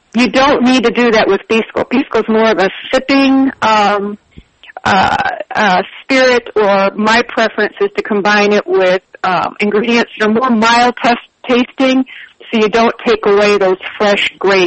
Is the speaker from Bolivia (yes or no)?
yes; Bolivia; When I tell people I was from Bolivia